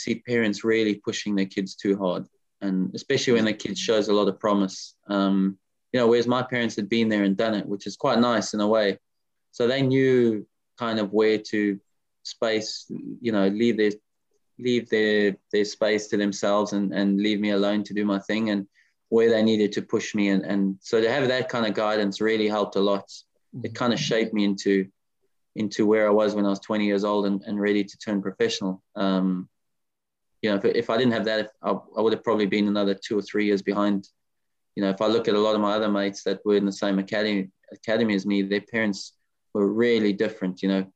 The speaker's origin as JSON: {"language": "English", "country": "Zimbabwe", "tie": "born or raised there", "moved": "yes", "lives_now": "South Africa", "said": "I mean, I've now been in South Africa longer than I've been in Zimbabwe. So I'm probably a South African at heart. I've lived here longer than I have there. But I mean, I'll always be born there. That's my home."}